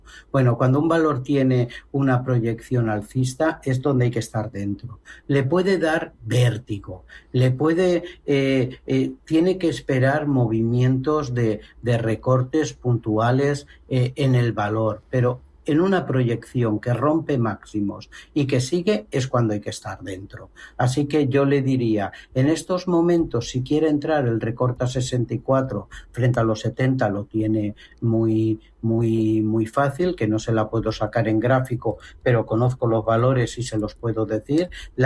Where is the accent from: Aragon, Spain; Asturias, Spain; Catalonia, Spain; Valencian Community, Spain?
Valencian Community, Spain; Valencia; Sabéis que soy de Valencia.